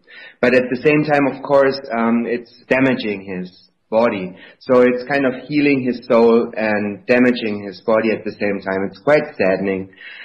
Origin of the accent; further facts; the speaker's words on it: Berlin, Germany; I'm from Berlin